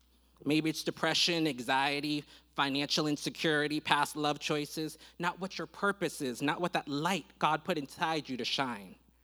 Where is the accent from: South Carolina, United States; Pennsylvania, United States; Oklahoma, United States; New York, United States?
Oklahoma, United States; Now, growing up in Oklahoma, especially in high school, life was rough.